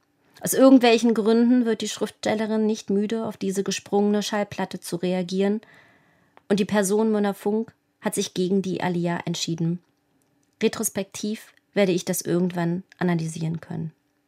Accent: East Germany, Germany; ob mir als Ostdeutsche diese israelische Mauer nicht furchtbar vorkäme.

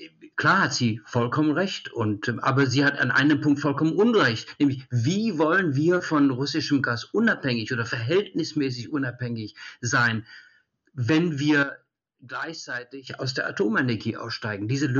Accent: Italy; German is a second language; now in Germany; Ich komme aus Italien

